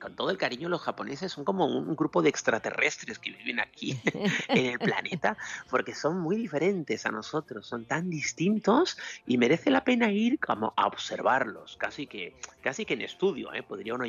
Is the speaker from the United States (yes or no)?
no; Spain; y yo como español adoro a México y a los mexicanos.